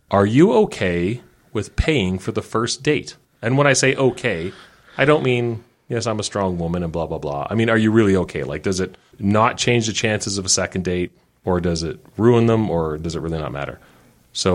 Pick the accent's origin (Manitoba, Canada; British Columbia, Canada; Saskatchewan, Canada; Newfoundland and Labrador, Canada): Saskatchewan, Canada; I'm not only Generation X. I grew up in Saskatchewan, which means I'm practically a boomer because Saskatchewan, everything's 20 years in the past.